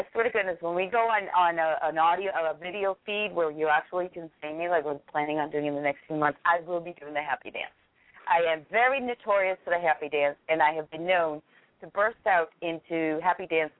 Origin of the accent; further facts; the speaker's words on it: United States; that's what makes me proud about being an American, being in this country.